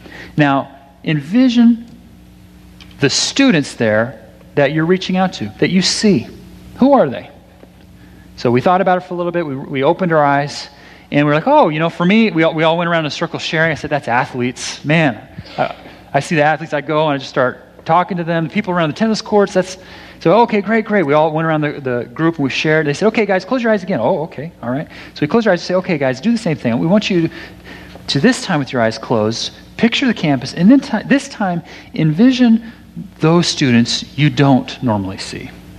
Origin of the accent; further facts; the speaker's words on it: California, United States; I grew up in the East Bay, where it's like, you know, it's a pretty diverse area, relatively speaking.